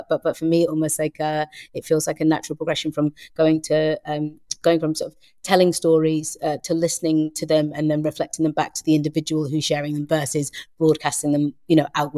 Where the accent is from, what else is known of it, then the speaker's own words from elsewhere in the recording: England, United Kingdom; I'm like, well, I'm from England